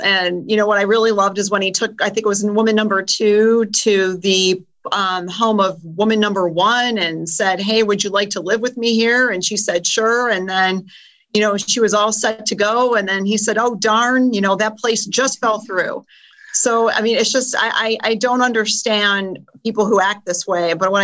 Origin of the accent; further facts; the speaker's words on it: Evanston, Illinois, United States; And I have to do a shout out to Heckies in Evanston.